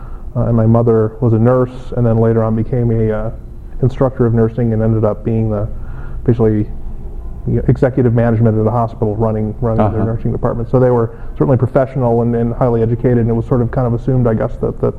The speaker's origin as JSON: {"language": "English", "town": "Traverse City", "region": "Michigan", "country": "United States", "tie": "born or raised there", "said": "then my parents moved to Traverse City, Michigan. And I basically grew up, I sort of consider that my hometown. That's certainly where I would tell people I grew up."}